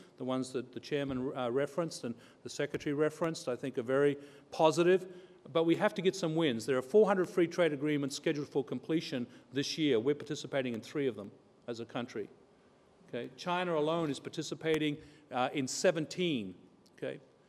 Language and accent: English; Australia; moved away as an adult; also born or lived in Asia; now in United States; For those of you who can gather the accent, I'm an Australian citizen, so I'm very privileged to serve this country and very proud of it. I've spent 20 years of my life living in Asia and the last 10 years in the state of Michigan